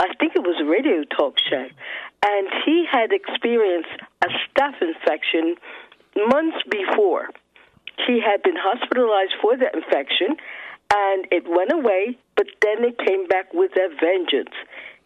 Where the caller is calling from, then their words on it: New Jersey, United States; I'm calling from New Jersey, northern New Jersey.